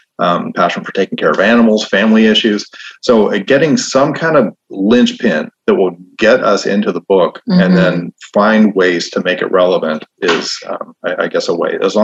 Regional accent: Illinois, United States; I'm from Illinois, so I can talk about it.

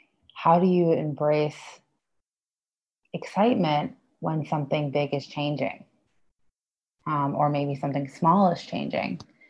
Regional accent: New York City, New York, United States; moved away as an adult; now in Indonesia; You know, I lived in New York City for my whole life, or I grew up in New York my whole life. And now I'm living in Bali

